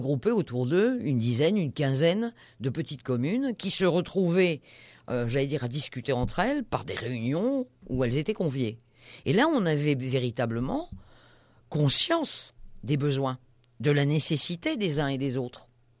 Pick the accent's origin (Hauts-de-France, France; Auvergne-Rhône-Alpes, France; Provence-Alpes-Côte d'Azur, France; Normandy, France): Auvergne-Rhône-Alpes, France; de ce petit village d'où je suis, nous sommes limitrophes des Hautes-Alpes. Donc nous avons un climat beaucoup plus continental que ne serait-ce que les habitants